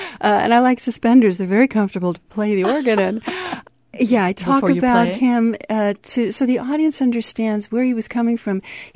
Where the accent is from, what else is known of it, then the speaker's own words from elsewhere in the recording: Reno, Nevada, United States; I was growing up in Reno, Nevada, and studying jazz piano